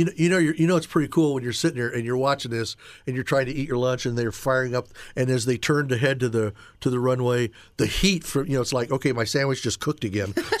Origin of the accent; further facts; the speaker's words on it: Eagledale, Indiana, United States; When I was a kid growing up, in the beginning of growing up, like until I was about six, we grew up in Eagledale, which is a suburb of Indy, northwest.